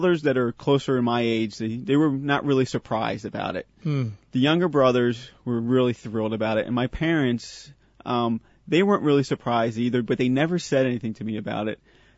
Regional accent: Manoa, Pennsylvania, United States; So I went to Sacred Heart in Manoa. That's where I went to grade school, and that's my home parish now.

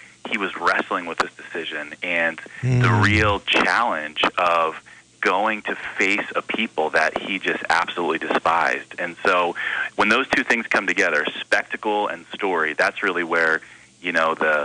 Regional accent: East Coast, United States; Yeah, so it's good to be on the phone with my hometown there in the East Coast.

